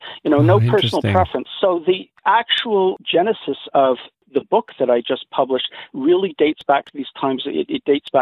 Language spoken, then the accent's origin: English; Toronto, Ontario, Canada; This is back in Toronto. I'm Canadian originally.